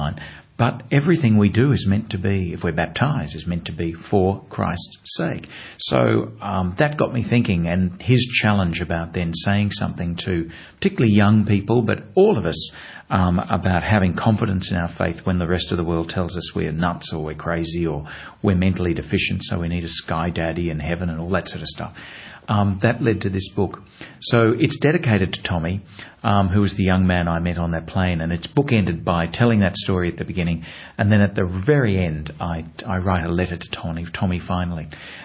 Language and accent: English; Australia; because being an Australian, we have very, very long flights.